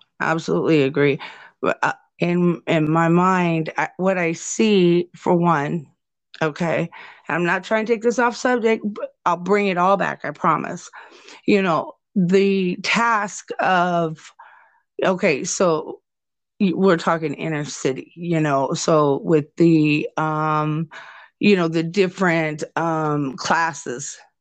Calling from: Nebraska, United States; I'm speaking from Nebraska

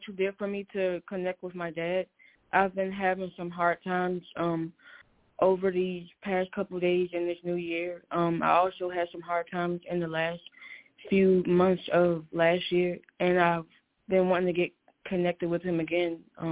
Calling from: Maryland, United States; 301-520-6072, Maryland.

